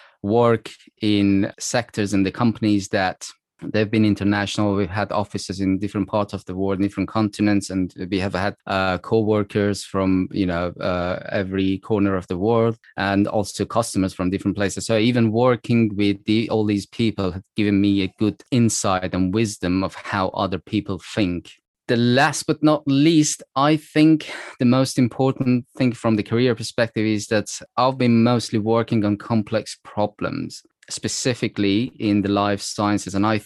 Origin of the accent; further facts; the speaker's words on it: Iran; English is a second language; moved away as an adult; now in London, United Kingdom; So I was born and raised in Iran, but then I moved at the age of 20, two, three, to the UK and living in London since then. So it's about like 15 years.